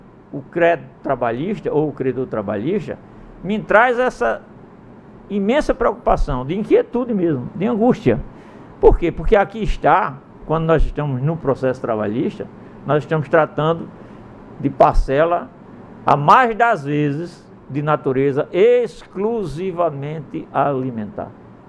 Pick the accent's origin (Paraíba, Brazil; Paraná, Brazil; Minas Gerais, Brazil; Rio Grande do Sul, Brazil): Paraíba, Brazil; lá da minha terra, no interior da Paraíba